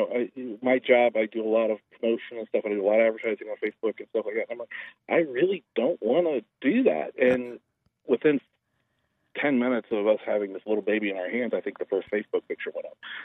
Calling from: Delaware, United States; I'm from Delaware. That's why you kind of threw me there.

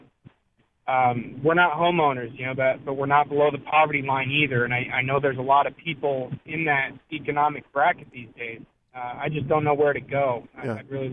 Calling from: New Hampshire, United States; I know that I'm calling from New Hampshire, and you guys are discussing Maine here

